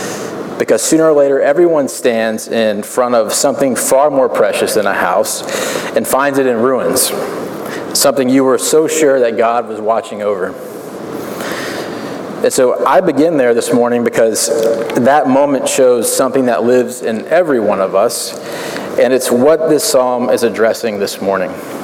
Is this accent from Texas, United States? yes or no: yes; Austin, Texas, United States; now in New York, United States; but I actually grew up in Austin, Texas. So I am a Texan, but I've been here for quite some time and consider New York our home now.